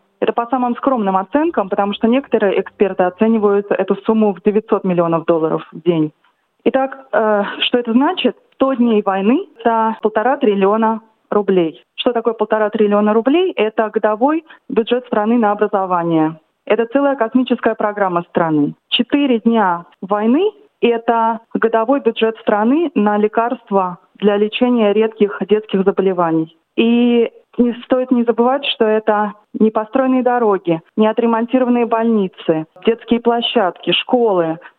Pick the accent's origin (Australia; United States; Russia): Australia; Sydney, New South Wales; я бухгалтер из Сиднея, а по первому образованию экономист.